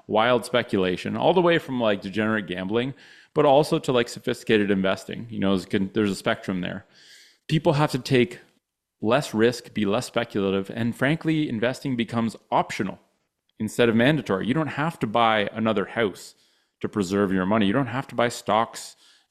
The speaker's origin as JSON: {"language": "English", "country": "Canada", "said": "We're from Canada."}